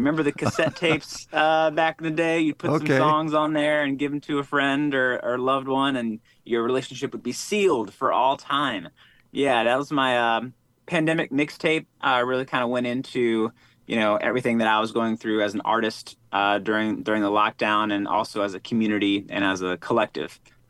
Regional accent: Silver Spring, Maryland, United States; I'm from Silver Spring, Maryland, originally. I went to university out in Bloomington, Indiana.

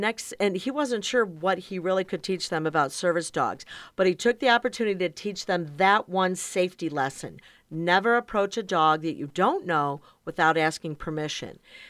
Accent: Chicago, Illinois, United States; I grew up in Chicago on the South Side, had a backyard with a fence, grew up with a German Shepherd

